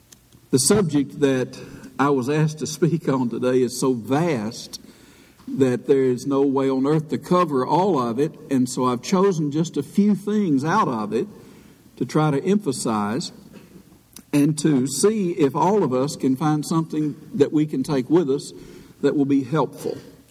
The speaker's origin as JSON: {"language": "English", "town": "Paris", "region": "Tennessee", "country": "United States", "tie": "born or raised there", "said": "I grew up in Paris, Tennessee."}